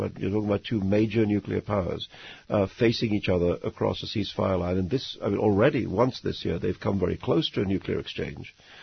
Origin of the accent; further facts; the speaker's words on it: Mumbai, Maharashtra, India; I grew up in Bombay, because for them, India was home, not some invented new Islamic state.